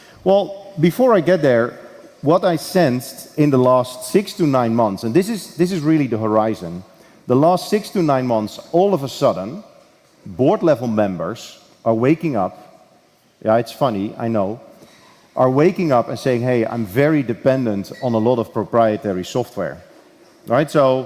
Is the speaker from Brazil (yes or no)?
no; Gelderland, Netherlands; English is a second language; I recently spoke to the University of Wageningen, an agricultural university close to my hometown